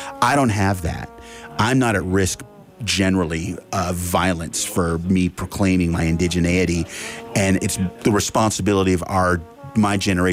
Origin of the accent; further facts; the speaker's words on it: Frenchtown, Montana, United States; So so when I fill out a bio, I can say I'm from Frenchtown and people are like, ooh, where's that? That sounds exotic.